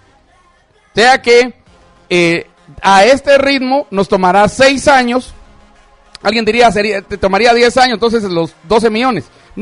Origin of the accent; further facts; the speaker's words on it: Guatemala; ya somos chapines, ya nos acostumbramos a que ahí viene mañana, ¿verdad?